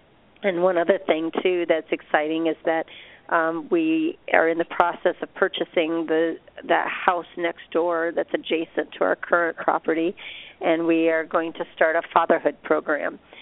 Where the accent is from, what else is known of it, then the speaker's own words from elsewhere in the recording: Grand Rapids, Michigan, United States; I am from Grand Rapids, Michigan. This is where my family and my husband's family live now.